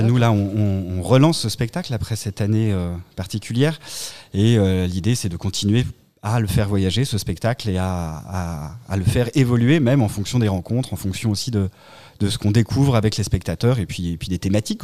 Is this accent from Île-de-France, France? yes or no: no; Angers, Pays de la Loire, France; nous on vient d'Angers, on vient en voisin